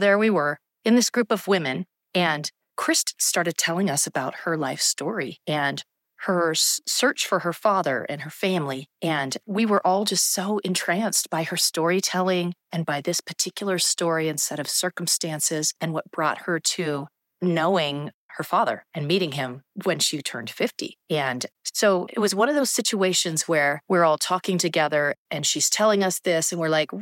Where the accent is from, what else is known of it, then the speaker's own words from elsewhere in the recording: Boring, Oregon, United States; as a person who comes from rural Oregon. I was born in Boring, Oregon. And well, I guess I was technically born in Portland, but raised in Boring, Oregon. And this is my background.